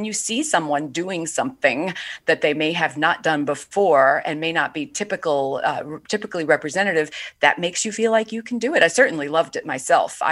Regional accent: Brooklyn, New York, United States; I grew up in Brooklyn, New York in the 70s, and my father would come home every night with a big stack of papers

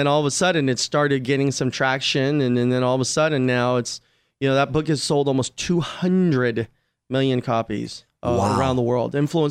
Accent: Glendale, California, United States; Yeah, I grew up in Glendale, California.

